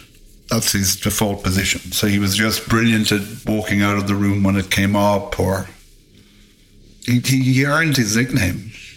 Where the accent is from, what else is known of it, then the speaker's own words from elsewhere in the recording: Limerick, Munster, Ireland; But he was from Limerick. I was from Limerick. We had some mutual connections in Limerick.